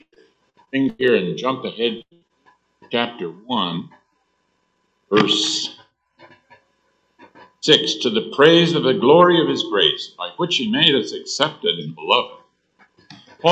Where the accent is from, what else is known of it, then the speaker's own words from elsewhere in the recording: Canada; born there; by about 4:30, where I was born in Canada, you can't work anymore. You can't see well enough in the winter to do anything.